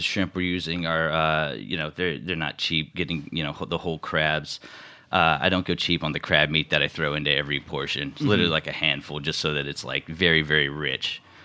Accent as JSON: {"language": "English", "town": "Houston", "region": "Texas", "country": "United States", "also_born_or_lived": "San Antonio", "said": "I'm from Houston, Texas."}